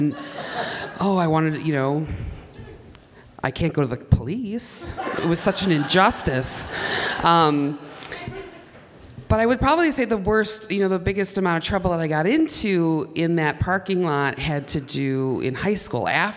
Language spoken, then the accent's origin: English; Milwaukee, Wisconsin, United States; So I grew up in Milwaukee. I grew up by the old county stadium.